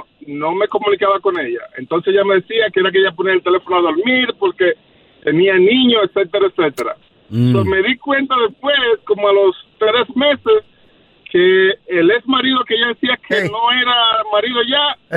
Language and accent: Spanish; New York, United States; regresamos por atrás para Nueva York, porque yo soy de Nueva York.